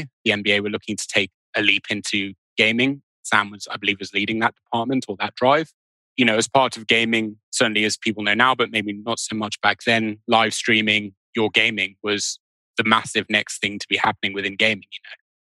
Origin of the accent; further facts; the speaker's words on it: United Kingdom; as a Brit, I had no idea who they were.